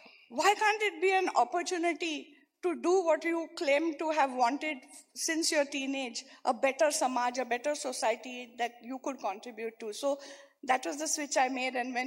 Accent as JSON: {"language": "English", "town": "Mumbai", "region": "Maharashtra", "country": "India", "tie": "born or raised there", "said": "even growing up in Bombay"}